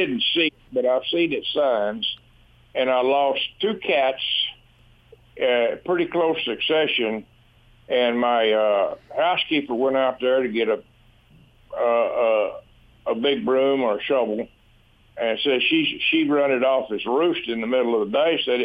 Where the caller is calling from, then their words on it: Centennial, Texas, United States; East Texas, Centennial, Panola County. I'm just across the Louisiana line into Texas over here.